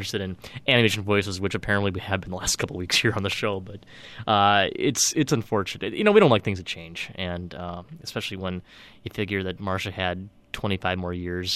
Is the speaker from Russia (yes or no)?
no; Ireland; now in United States; as an Irish in America today, I could not get the name pronounced right.